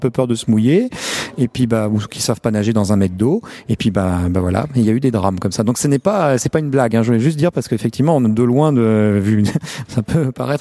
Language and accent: French; Normandy, France; moi, évidemment, en tant que Normand, m'a tout de suite tapé dans l'œil.